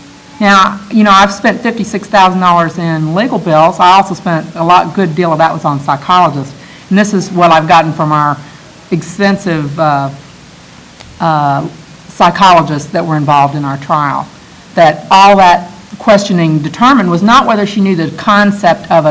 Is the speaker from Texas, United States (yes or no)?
yes; Texas, United States; also born or lived in Alabama; I am from Texas originally, and I did spend 7 years in Alabama. And so that I have been here for 6 years, and it hasn't gone away, so I don't think it will.